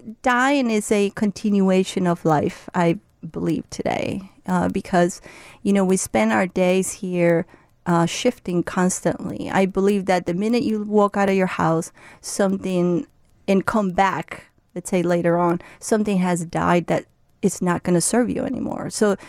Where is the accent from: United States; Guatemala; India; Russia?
Guatemala; Guatemala City, Guatemala Department; moved away; I'm from Guatemala. Guatemala City. I've been here for about 35 years.